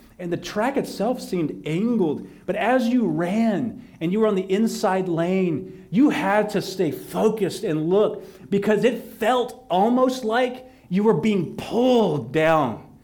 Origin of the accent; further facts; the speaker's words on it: Texas, United States; if you grew up anywhere where I grew up in West Texas, you will hit a hole, and you will fall on a sticker patch.